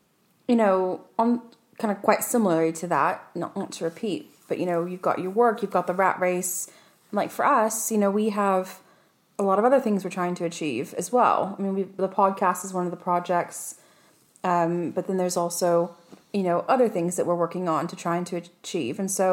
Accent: England, United Kingdom; So I'm sure that projects, I'm being English, projects.

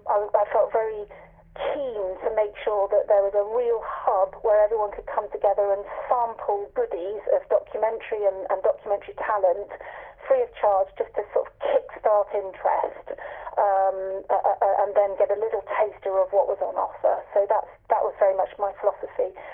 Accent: Chester, North West England, United Kingdom; now in South Yorkshire; I'm from across the Pennines. I'm originally from Chester, so I've been welcomed across the Pennines into South Yorkshire

